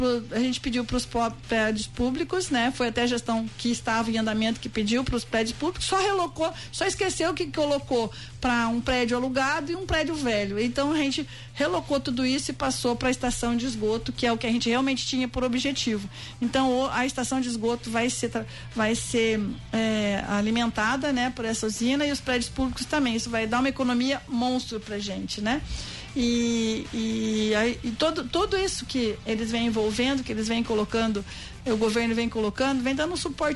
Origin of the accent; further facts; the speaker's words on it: Bandeirantes, Paraná, Brazil; also born or lived in Itambaracá; Porque eu sou de Bandeirantes e Itambaracá. Eu falo que eu tenho um coraçãozinho em cada cidade